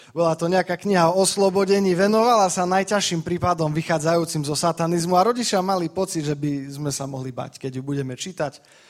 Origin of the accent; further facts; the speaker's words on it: Košice, Košice Region, Slovakia; Prišli sme z Košíc, vyrastol som v cirkvi